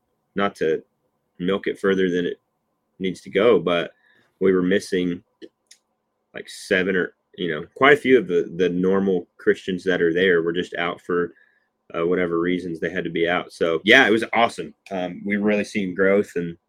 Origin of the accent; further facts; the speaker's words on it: Oklahoma City, Oklahoma, United States; I grew up in Oklahoma City, or Oklahoma City, Moore area.